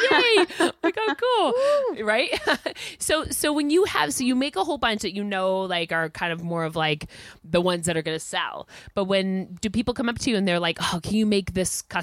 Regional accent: Massachusetts, United States; We use Massachusetts as an adjective, like to describe. So because I'm from Mass.

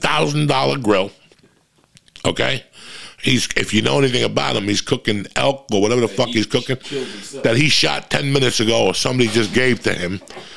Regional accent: New Jersey, United States; I grew up in Jersey, guys.

